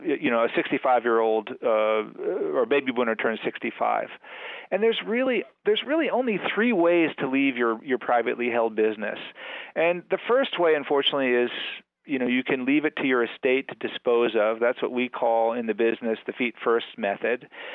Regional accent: Connecticut, United States; also born or lived in New York City; my wife and I, we grew up here in Western Connecticut. We left 35 years ago, and I lived in New York City and around the world

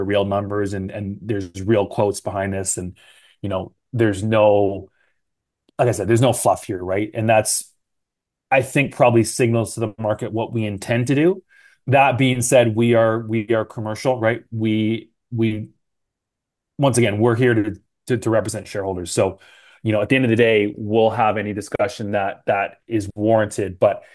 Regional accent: Canada; as a Canadian myself

